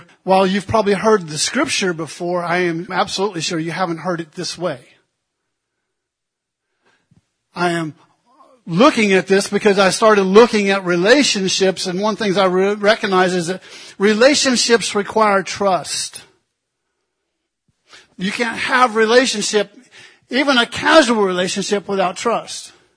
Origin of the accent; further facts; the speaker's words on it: Illinois, United States; For example, I grew up back in Illinois. There were places where we would just, you would be out there on the farm and people would just show up.